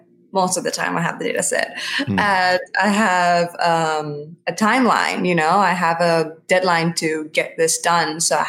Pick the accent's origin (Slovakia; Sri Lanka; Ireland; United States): Sri Lanka; I'm from Sri Lanka originally.